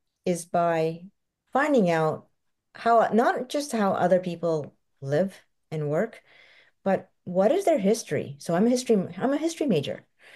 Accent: Malaysia; now in Canada; like I'm from Malaysia, right? It's my culture. And I don't know it well, but I'm completely integrated into Canadian life, but it's still my heritage, right?

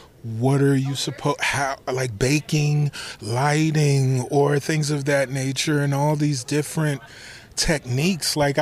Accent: Chicago, Illinois, United States; Because as a Chicagoan, you'll see a newspaper dispenser for a newspaper that's not there anymore.

